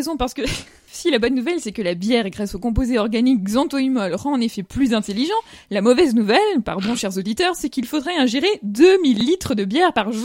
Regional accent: Grand Est, France; je suis alsacienne, ne l'oublie pas.

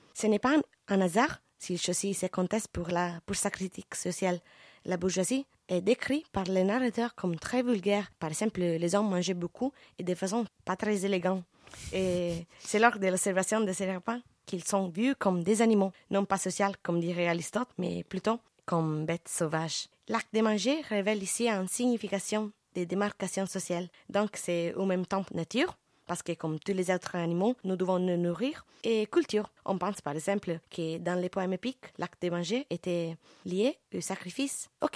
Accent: Italy; French is a second language; Aussi pour moi que je suis italienne.

